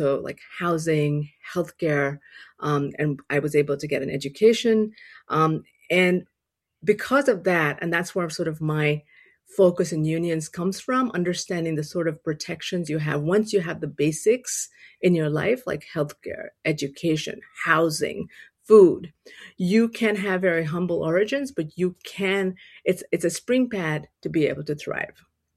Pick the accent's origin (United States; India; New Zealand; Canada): India; I'm an immigrant. I grew up in India. My father was in the army. My mother was a school teacher. Growing up in India, we didn't have access to potable water.